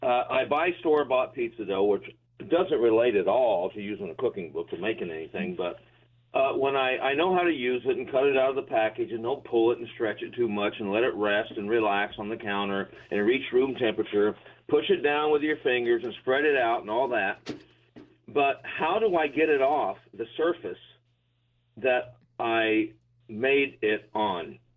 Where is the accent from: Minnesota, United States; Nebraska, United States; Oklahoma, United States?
Oklahoma, United States; I'm 70 years old. I've been cooking all my life. I'm an Okie from Oklahoma